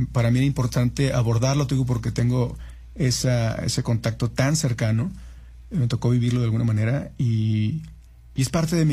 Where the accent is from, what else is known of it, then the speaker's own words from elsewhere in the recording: Tijuana, Baja California, Mexico; Entonces, yo soy de Tijuana